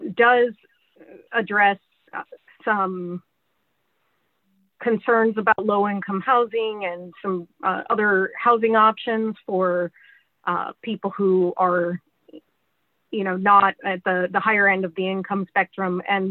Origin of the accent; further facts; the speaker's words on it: Black Diamond, Washington, United States; born or raised there; now in Bellevue, United States